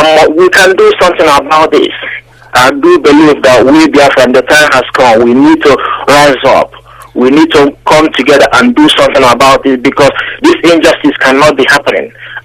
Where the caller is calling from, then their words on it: United Kingdom; I'm calling from United Kingdom.